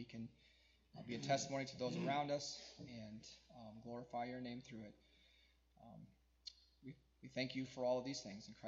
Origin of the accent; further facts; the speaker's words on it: Connecticut, United States; I grew up in Connecticut, and there's lots of hills, and you can't see very far.